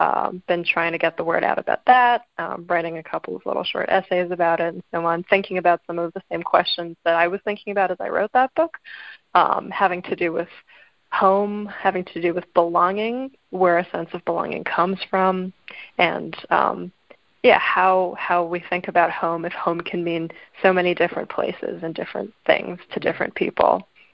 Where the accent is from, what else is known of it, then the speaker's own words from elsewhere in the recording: Singapore; when my friends and I were growing up in Singapore, we didn't read stories about growing up in Singapore.